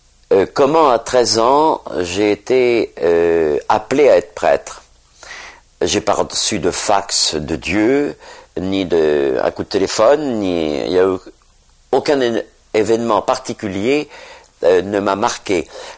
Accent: Rochefort, Nouvelle-Aquitaine, France; Je suis originaire de Rochefort-sur-Mer, en Charente-Maritime.

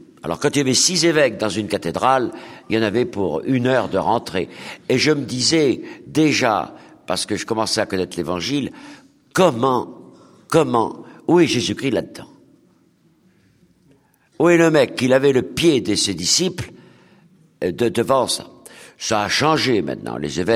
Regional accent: Rochefort, Nouvelle-Aquitaine, France; born there; j'étais en Charente-Maritime je suis né à Rochefort-sur-Mer

